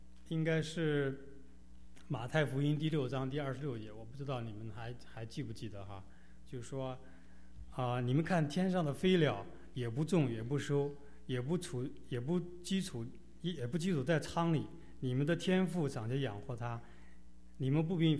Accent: Hubei, China; born there; 然后我出生在湖北，从小家里呢也绝对谈不上富裕，甚至是很贫穷的。

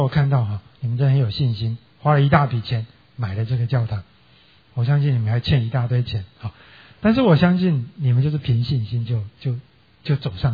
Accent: Taiwan; now in United States; 我从台湾来什么都钱都不要带，我就没办法到这里了啊

